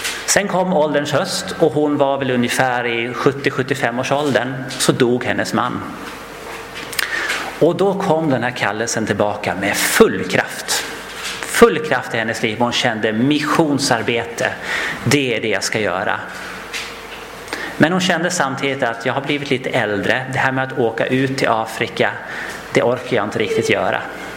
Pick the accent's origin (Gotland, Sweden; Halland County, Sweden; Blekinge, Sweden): Gotland, Sweden; accent: Gotland dialect; Jag har faktiskt ett exempel ifrån Gotland där jag kommer ifrån. Om ni hör något konstigt ord emellanåt så kan det vara att det är lite gotländska som smyger sig in.